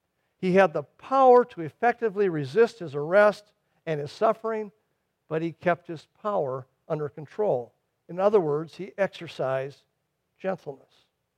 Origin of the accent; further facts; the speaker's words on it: Minnesota, United States; I grew up in Minnesota.